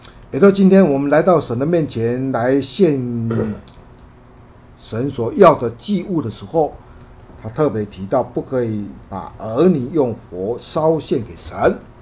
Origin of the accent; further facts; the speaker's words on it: China; 尤其是我们中国人，我们中国人的风俗很多，像我们说的端午节啦